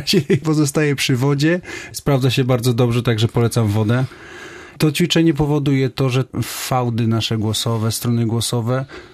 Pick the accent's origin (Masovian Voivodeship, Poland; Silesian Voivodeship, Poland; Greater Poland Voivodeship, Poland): Silesian Voivodeship, Poland; Mysłowice; No my jesteśmy z Mysłowic, ale Katowice też zdarzają się nam.